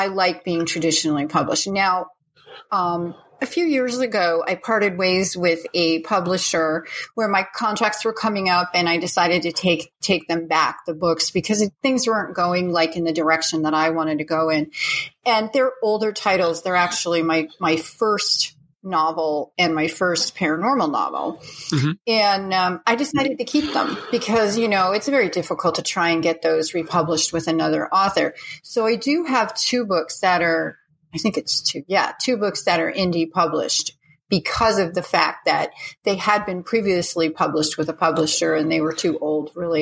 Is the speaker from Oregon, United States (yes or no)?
no; New York, United States; When I was about 13, I'm originally from New York, and they had a contest at my school, and it was citywide.